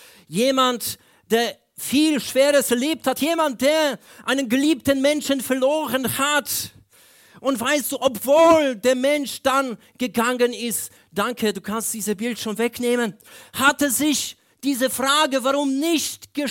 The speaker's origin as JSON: {"language": "German", "country": "Poland", "said": "Ich denke über 25 Jahre zurück in meine Heimat in Polen."}